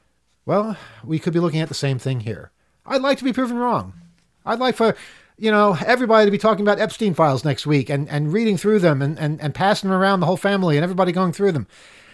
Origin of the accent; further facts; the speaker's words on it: New York, United States; You know, being a New Yorker, I can see the corruption immediately.